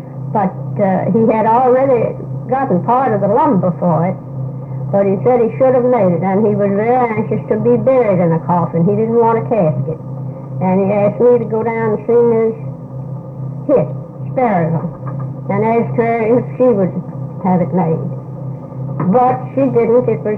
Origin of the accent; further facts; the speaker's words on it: Rappahannock, Tennessee, United States; born there; I was born in Rappahannock, Tennessee.